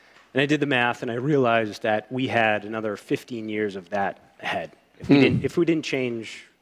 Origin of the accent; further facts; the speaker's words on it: Exeter, New Hampshire, United States; We're from Exeter, New Hampshire, which is just outside of Portsmouth.